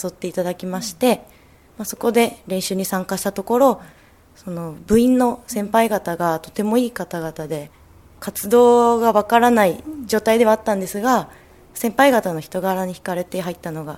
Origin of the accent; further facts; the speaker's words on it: Hiroshima, Japan; もともとは私広島県出身なんですが、